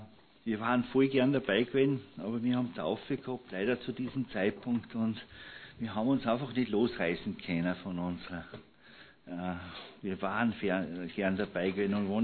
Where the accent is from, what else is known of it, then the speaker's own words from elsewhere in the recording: Mittersill, Salzburg, Austria; Ich komme aus dem Salzburger Land, aus Mittersill.